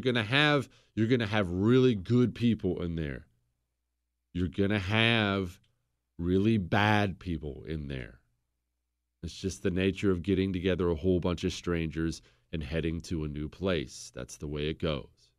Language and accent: English; Rocky Mountains, United States; And anybody who's ever been out west, I grew up in the Rocky Mountains